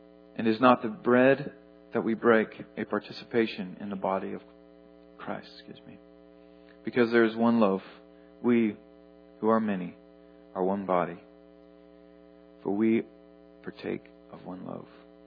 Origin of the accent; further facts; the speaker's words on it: United States; and I don't know, I'm American, so I can't speak as any other nationality.